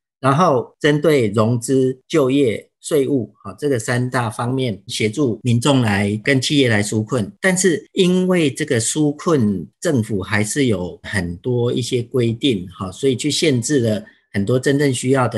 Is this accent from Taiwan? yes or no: yes; Taiwan; 我们台湾人民对日本赈灾的一个捐助超过200亿日元